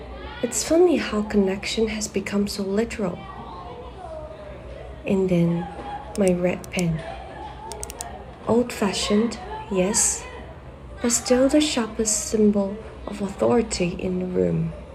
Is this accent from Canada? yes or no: no; Macau; from Macau. Teacher by day, grad student by night.